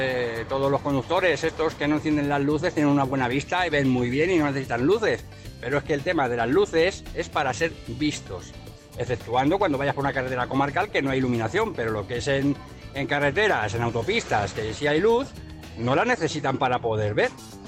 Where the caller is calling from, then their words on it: Madrid, Community of Madrid, Spain; de Madrid.